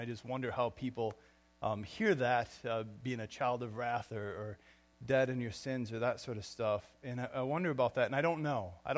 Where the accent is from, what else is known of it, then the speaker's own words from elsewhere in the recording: Portland, United States; when I grew up in Portland, which is not too different than St. John's, really, in a small enough town.